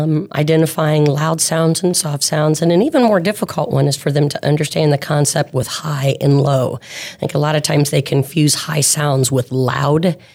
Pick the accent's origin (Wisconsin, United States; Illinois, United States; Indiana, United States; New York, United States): Indiana, United States; Churubusco; Well, I grew up in Northeast Indiana in a little town called Cherubusco. I had a wonderful music teachers growing up, and music has just always been a part of my life.